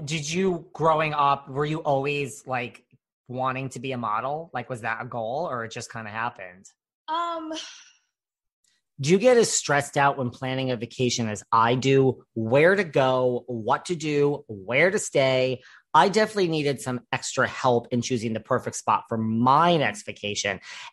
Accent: Connecticut, United States; I mean, I'm from Connecticut, like same thing.

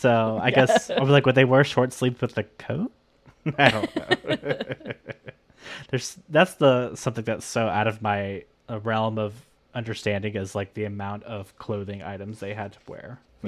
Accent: Florida, United States; Well, you know, growing up in Florida

